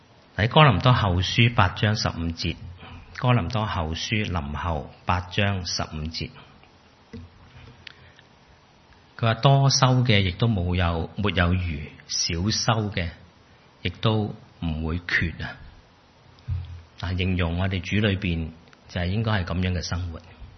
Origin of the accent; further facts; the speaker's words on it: China; 其实好像我们中国人的团年饭开年饭这样，开开心心